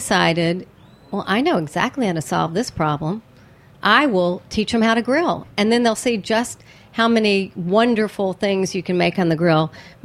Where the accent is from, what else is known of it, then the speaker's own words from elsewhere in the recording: North Carolina, United States; How exotic is that for a kid growing up in North Carolina?